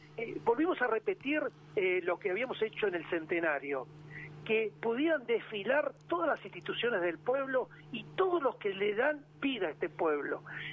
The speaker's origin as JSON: {"language": "Spanish", "town": "Saliqueló", "region": "Buenos Aires Province", "country": "Argentina", "tie": "born or raised there", "also_born_or_lived": "La Plata", "said": "Yo, por más que no soy nacido en Saliqueló, yo soy nacido en La Plata. Yo soy hijo de saliquelenses. Y me crié en Saliqueló porque, en realidad, toda mi vida y mis vacaciones las pasaba en Saliqueló."}